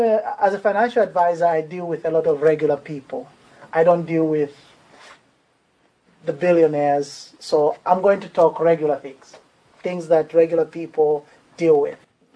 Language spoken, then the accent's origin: English; Zambia; now in United States; I grew up in Zambia, and that's in Southern Africa.